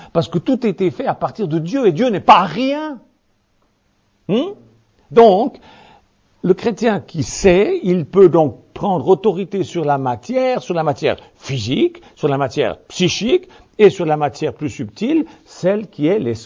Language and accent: French; Switzerland; Enfin, moi, je suis suisse, mais je me sens très français quand même.